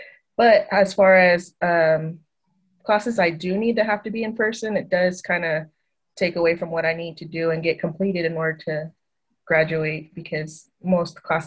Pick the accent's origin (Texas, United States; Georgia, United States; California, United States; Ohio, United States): Texas, United States; Dilley; now in Fountain, United States; I am from Dilley, Texas.